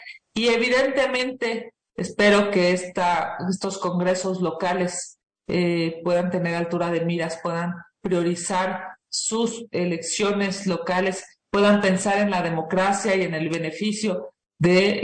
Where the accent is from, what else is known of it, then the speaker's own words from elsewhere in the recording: Mexico; Por supuesto que la mañanera de hoy ha sido de las peores que hemos tenido que vivir como mexicanos.